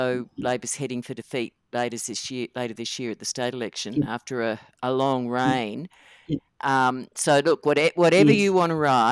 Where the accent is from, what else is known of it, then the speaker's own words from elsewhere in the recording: Queensland, Australia; for me as a Queenslander, where the Greens struggled for so many years just to get one Green senator